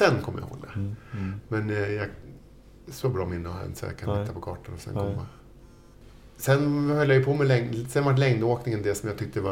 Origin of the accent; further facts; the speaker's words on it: Upplands Väsby, Stockholm County, Sweden; Jag är uppväxt i Upplands Väsby. Utanför Stockholm.